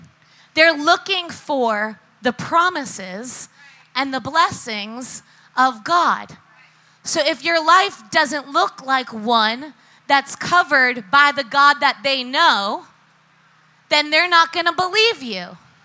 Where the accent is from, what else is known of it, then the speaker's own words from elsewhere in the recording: Long Island, New York, United States; I grew up on Long Island. I think I went to like 42 bar and bat mitzvahs.